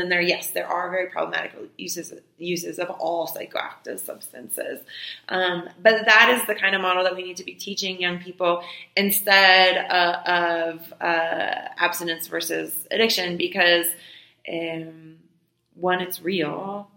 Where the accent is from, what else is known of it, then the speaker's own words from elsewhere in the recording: United States; I think a lot of times growing up in the United States, our mainstream media and politicians, our educational systems don't really teach us to look beyond the borders of the United States for answers.